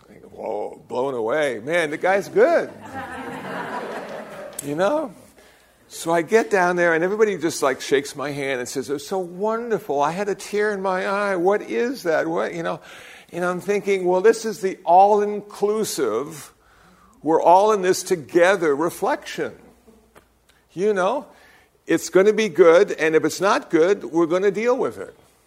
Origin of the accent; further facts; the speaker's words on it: Iowa, United States; born there; I said, but you know, I was born in Iowa. You know, English works well for me.